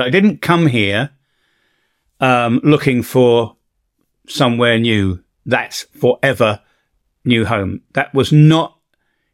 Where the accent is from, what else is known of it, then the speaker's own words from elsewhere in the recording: England, United Kingdom; Yes, I'm English, right? I'm English.